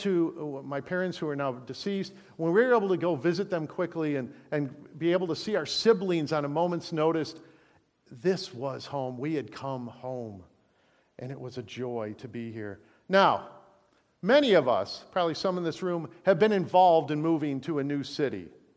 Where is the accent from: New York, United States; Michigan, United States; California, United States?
Michigan, United States; Detroit; I grew up in Southeast Michigan. I finished junior high and high school in the city of Detroit. I went to Detroit Public Schools.